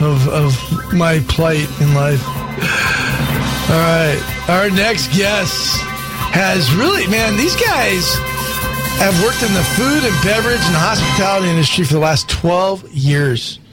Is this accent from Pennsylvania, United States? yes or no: no; San Francisco, California, United States; But I grew up in San Francisco.